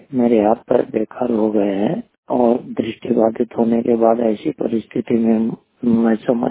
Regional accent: Deoria, Uttar Pradesh, India; जिला देवरिया, ग्राम महारानीगंज, थाना रुद्रपुर का रहने वाला हूँ। इस समय मैं देवरिया में रहा हूँ। जन्म स्थान मेरा महाराजगंज गाँव है

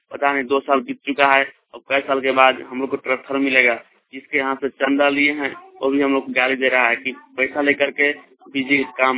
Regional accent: Lohargada, Jharkhand, India; ग्राम लोहरगढ़ा, पुष्ट हरिहरपुर, थाना भवनाथपुर, जिला गढ़वा का निवासी हूँ। राज्य झारखंड

